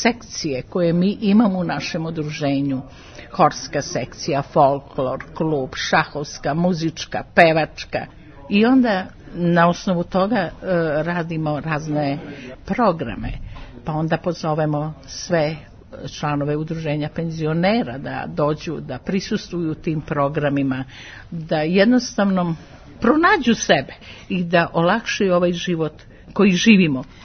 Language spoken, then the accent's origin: Serbian; Leskovac, Jablanica District, Serbia; Pa mi smo došli petoro iz Leskovca